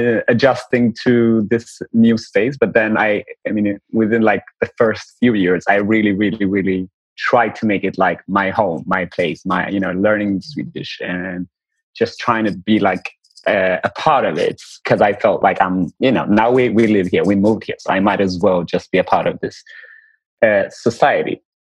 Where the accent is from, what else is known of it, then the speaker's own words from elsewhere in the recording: Gondar, Amhara, Ethiopia; English is a second language; So I am born and raised in Ethiopia, in northern Ethiopia